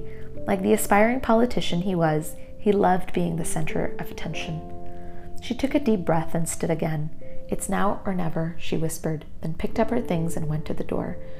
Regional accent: Canada; I'm Canadian

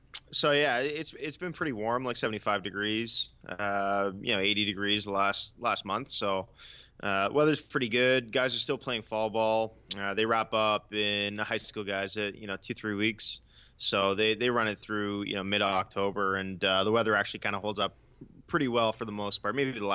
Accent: Ottawa, Ontario, Canada; So I grew up in Ottawa, which is about a 4-hour drive away from Toronto.

